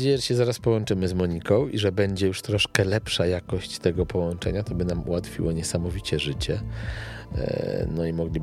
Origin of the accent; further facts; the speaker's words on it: Płock, Masovian Voivodeship, Poland; No przecież się poprawiłem i powiedziałem, że jestem hamem z Płocka.